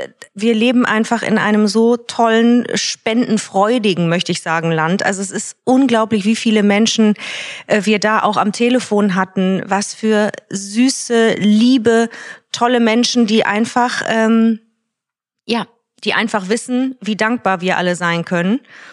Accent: France; Und ich sag's nicht nur als Französin

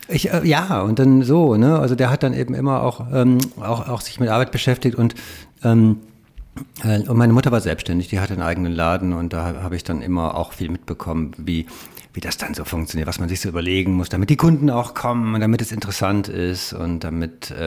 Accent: Rheine, North Rhine-Westphalia, Germany; Ich komme aus Münsterland, Rheine, eine kleine Stadt nahe der holländischen Grenze und ja, bei Münster eigentlich, also viel Fahrradfahren, weil Holland ja so nah war, und aber auch so ein bisschen Kleinstadt-Tristesse.

